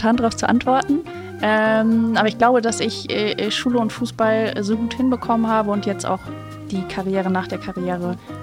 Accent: St. Goar, Rhineland-Palatinate, Germany; in St. Goar, in der Lorelei, da wo ich herkomme.

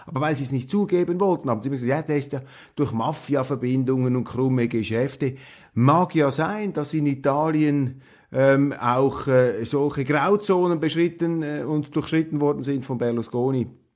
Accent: Switzerland; bei uns in der Schweiz

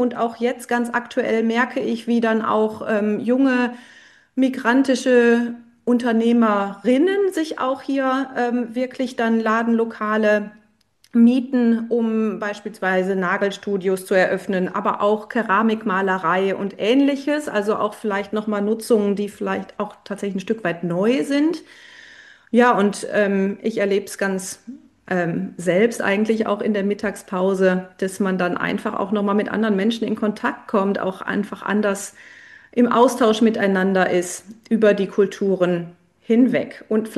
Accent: North Rhine-Westphalia, Germany; Ich bin ein Kind des Ruhrgebiets, des Ruhrpotts

